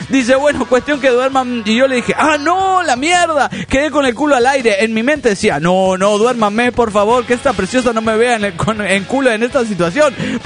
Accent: Cochabamba, Bolivia; de Cochabamba, Bolivia.

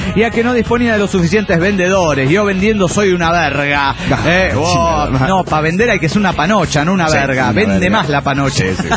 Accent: Argentina; de Argentina.

